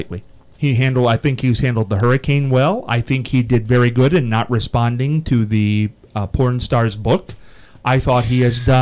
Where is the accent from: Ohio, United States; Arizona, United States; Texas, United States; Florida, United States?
Ohio, United States; "Oh, wow, well, we're from out of town, too." And I said, "We're from Ohio."